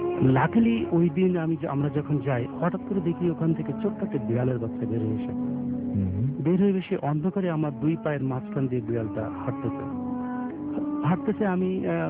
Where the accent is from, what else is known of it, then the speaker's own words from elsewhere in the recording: Jessore, Khulna Division, Bangladesh; now in Dhaka, Bangladesh; আমি যশোরে, আমার বাড়ি যশোরে শাসা থানা, আর গ্রামের নাম লক্ষণপুর।